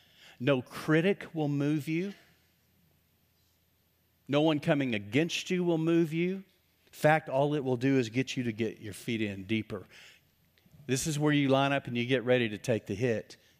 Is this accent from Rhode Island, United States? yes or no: no; Texas, United States; And I grew up in West Texas. I have some West Texans here. They'll get this. I know what it means to be sandblasted in the spring in West Texas.